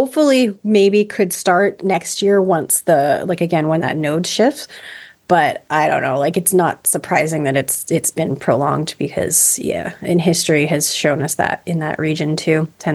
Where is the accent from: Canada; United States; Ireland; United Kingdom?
Canada; Edmonton, Alberta; So, I mean, I'm from Edmonton. I still live in Edmonton.